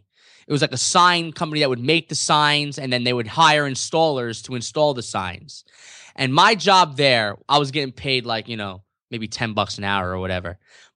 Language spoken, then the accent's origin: English; New York City, New York, United States; I am from New York City, so if you paint a picture of what you think a New Yorker would look like, I am probably that person.